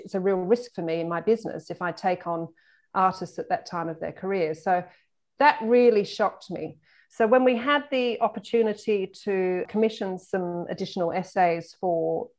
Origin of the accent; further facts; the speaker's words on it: Australia; as an Australian